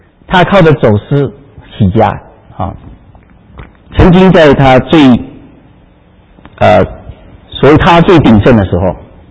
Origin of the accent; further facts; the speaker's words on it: Fujian, China; born there; 就回到我父母原来工作和生活，我也是我出生的地方，到那个一个小的山城的里面去，到老家去啊